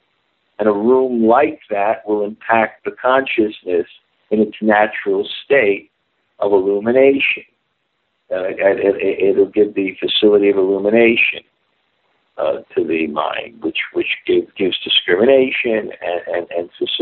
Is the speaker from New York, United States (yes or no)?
yes; New York, United States; Bibi Govinda Swami knows I'm a New Yorker.